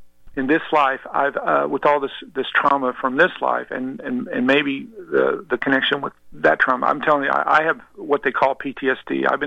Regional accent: Missouri, United States; I grew up in the Bible Belt of America in southern Missouri

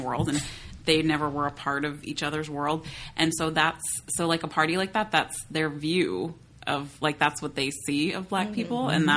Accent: California, United States; I am from the Bay Area, so going to Northwestern was a culture shock because of the segregation.

